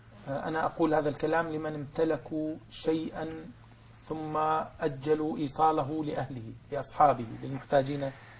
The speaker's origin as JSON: {"language": "Arabic", "country": "Syria", "said": "نحن كسياسيين سوريين نمثل الحالة السورية كثوار سوريين"}